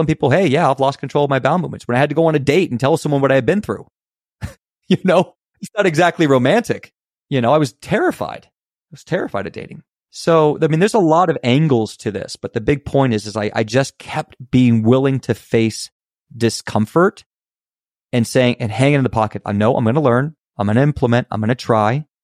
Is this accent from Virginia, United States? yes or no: yes; Virginia, United States; I'm a guy from Virginia. I was watching sports all day.